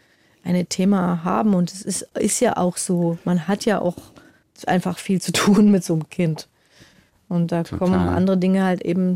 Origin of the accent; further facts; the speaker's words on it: Dresden, Saxony, Germany; now in Munich, Germany; ich bin aus Dresden, ja, und will jetzt hier in München den Kita-Platz